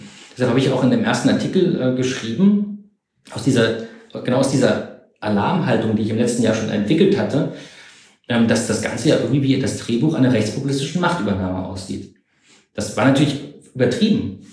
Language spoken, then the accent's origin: German; East Germany, Germany; Ja, ich bin ja sogar noch in der DDR groß geworden. Also ich kenne auch diesen kommunistischen Staat.